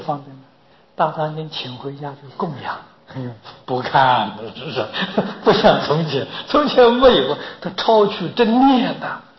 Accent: Anhui, China; 我的老家在安徽，其他的状况我不清楚

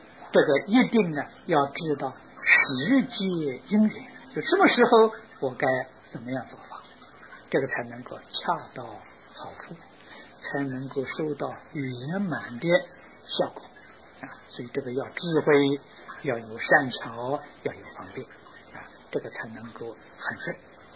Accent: China; 所以我们中国人讲孝，孝底下也讲顺，不顺呢就不算。

